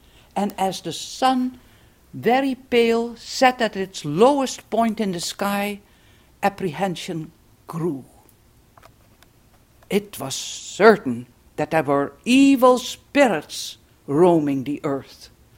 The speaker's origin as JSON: {"language": "English", "region": "Friesland", "country": "Netherlands", "tie": "born or raised there", "said": "Now, when I was a child, I lived in my home country, the Netherlands, in my home province, Friesland, and I would stay with my grandmother during the last days of the year."}